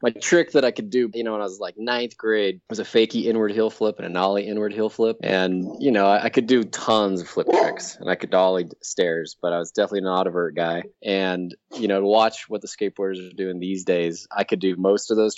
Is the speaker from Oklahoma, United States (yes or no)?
no; Salt Lake City, Utah, United States; Yeah, I grew up mean streets of Salt Lake. Skiing wasn't even really on my radar.